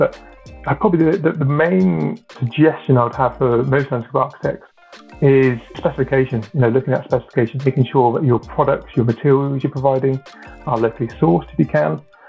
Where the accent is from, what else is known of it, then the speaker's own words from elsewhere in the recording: South West England, United Kingdom; Cornwall, I grew up in Cornwall.